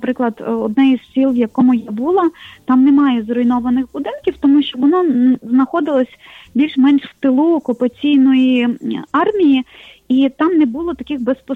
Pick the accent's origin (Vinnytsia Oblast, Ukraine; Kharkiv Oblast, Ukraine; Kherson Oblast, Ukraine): Kherson Oblast, Ukraine; Nova Kakhovka; В моєму рідному місті, в Новій Каховці, більшість населення виїхали